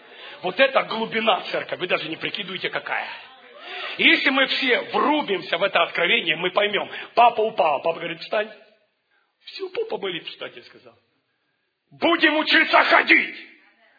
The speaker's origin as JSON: {"language": "Russian", "country": "Ukraine", "tie": "born or raised there", "said": "я рос на Украине, и у нас был слепой дед на 6-м этаже."}